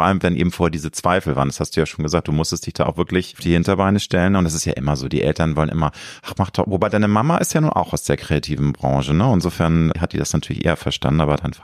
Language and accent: German; Hamburg, Germany; Ich bin ja auch Hamburger Jung